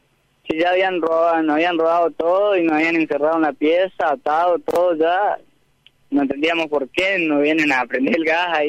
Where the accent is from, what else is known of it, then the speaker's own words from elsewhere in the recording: Lanteri, Santa Fe, Argentina; Somos de Lanteri.